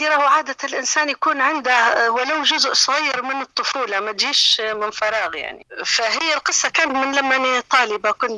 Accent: Tripoli, Tripoli District, Libya; على اعتبار ان طرابلس فيها انا طبعا بنت طرابلس ومدينتي ومنطقتي ونعرف نتحرك فيها اكثر

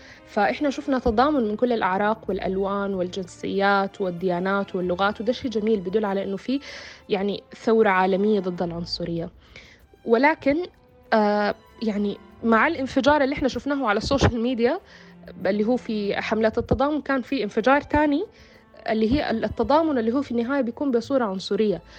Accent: Sudan; أنا كسودانية أو كعربية سمراء البشرة أو سوداء البشرة

